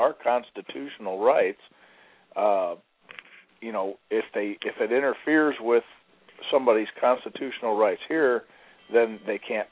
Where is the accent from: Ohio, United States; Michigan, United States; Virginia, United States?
Michigan, United States; Dearborn; born there; my mom and her family lived in Detroit. In fact, I was born just outside of Dearborn. That's my home area